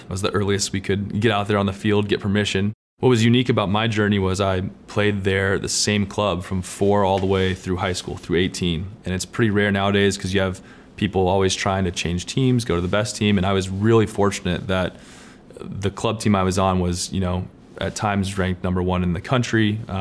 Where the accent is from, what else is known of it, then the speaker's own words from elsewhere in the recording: Lawrenceville, Georgia, United States; So I grew up in Lawrenceville, Georgia. My dad was a pastor, and so I was a PK, pastor's kid. I had two older brothers, but we were in the suburbs outside of Atlanta.